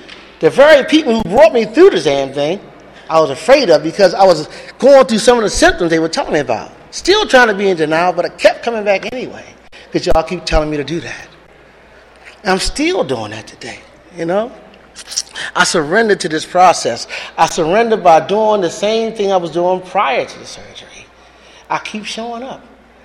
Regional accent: Baltimore, Maryland, United States; Look, I'm from Baltimore. My mom and daddy, old school, they live in a very segregated area.

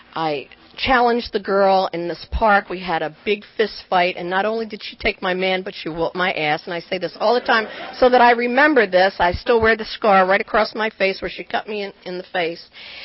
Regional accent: Vineland, New Jersey, United States; also born or lived in New York; now in Washington, United States; I'm from Washington, D.C., and I'm originally from Vineland, New Jersey, little chicken farm town, all Italians. I'm an Italian Catholic, and I have great guilt. And I moved from Jersey to New York, and then I ended up in Washington, D.C.

